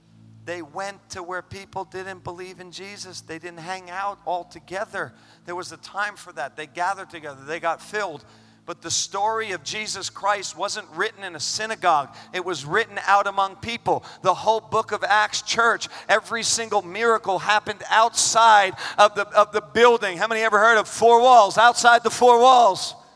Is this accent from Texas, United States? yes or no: no; New York, United States; I grew up in New York, man. I grew up in New York.